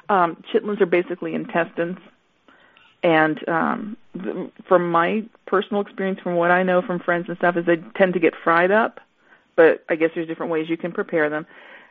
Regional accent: the South, United States; many, many times growing up in the South, you go into like a little grocery store or something like

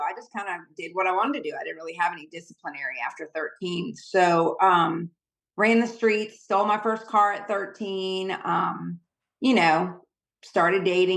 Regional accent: Connecticut, United States; moved away as an adult; And I moved to Georgia when I graduated high school. I was 18 when I moved from Connecticut to Georgia.

